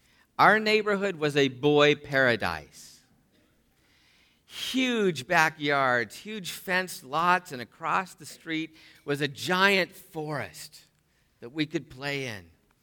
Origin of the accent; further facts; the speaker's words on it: Bellingham, Washington, United States; I grew up in Bellingham, same place where Brady's from.